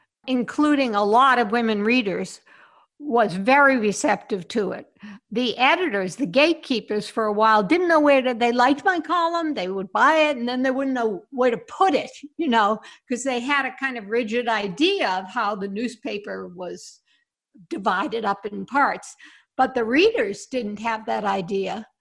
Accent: Boston, Massachusetts, United States; Well, I went to the Boston Globe in 1967. Boston's my hometown

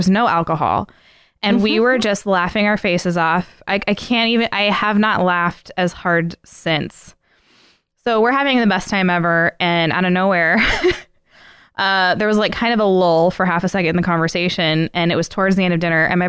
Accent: Scotland, United Kingdom; I just know that for us, that was like really saucy because we're so Scottish.

